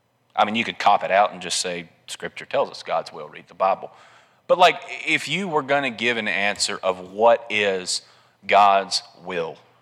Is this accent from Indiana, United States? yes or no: no; Alabama, United States; All right, I'm from Colbert County, Alabama.